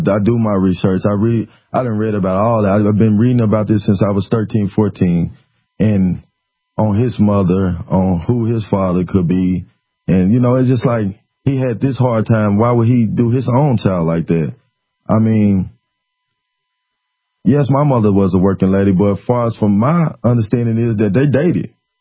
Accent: Little Rock, Arkansas, United States; No, I was raised in Little Rock. I went to McClellan High School off God Springs in Little Rock.

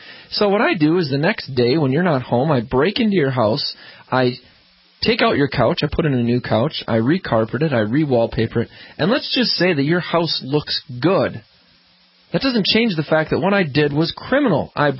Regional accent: Scotland, United Kingdom; I'm Scottish.

